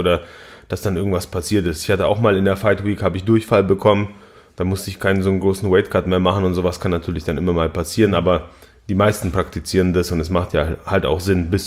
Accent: Poland; Ich bin Pole. In Polen gibt es keine Veganer.

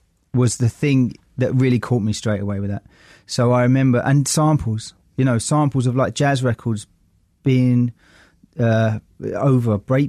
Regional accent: Forest Gate, London, United Kingdom; I came from Forest Gate in East London

